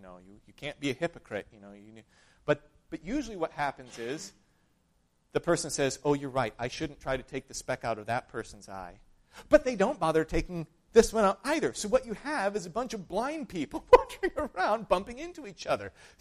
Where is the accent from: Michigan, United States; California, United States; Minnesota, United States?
Minnesota, United States; I am a white, male, evangelical from the Midwest. I grew up in Minnesota.